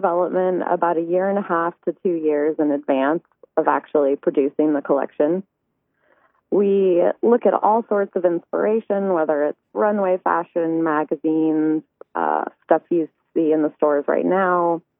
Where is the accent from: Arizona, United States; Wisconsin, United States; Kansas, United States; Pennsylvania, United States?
Arizona, United States; Antigua started as a golf company over 35 years ago in Arizona, and I'm actually from Arizona. When I moved back from L.A., I was interning for a small clothing company